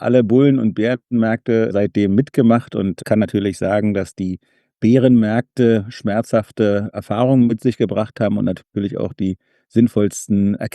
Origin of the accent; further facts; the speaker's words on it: East Germany, Germany; born there; als geborener Ossi konnte ich in den 80er Jahren natürlich noch nicht selbst investieren